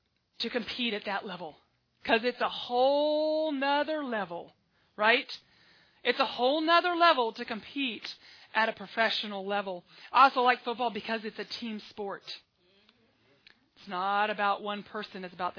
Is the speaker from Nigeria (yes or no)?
no; Texas, United States; One of the reasons is that I'm from Texas. And so it's a state requirement in the state of Texas that you like football, right?